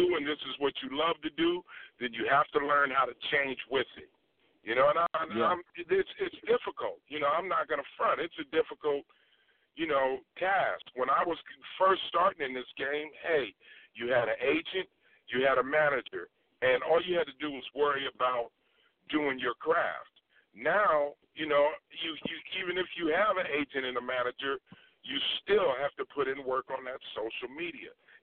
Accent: Los Angeles, California, United States; moved away as an adult; now in New York, United States; You know, I'm from Los Angeles. I started in Los Angeles at the Comedy Store in 92. And when I was about 10 years in, I made the big move from Los Angeles to New York

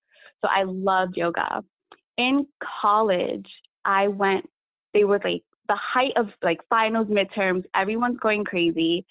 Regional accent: New York tri-state area, United States; Yeah, so I grew up in New York, New Jersey area, tri-state area. I've been a commuter all my life, living in Jersey, having my career and schooling in New York.

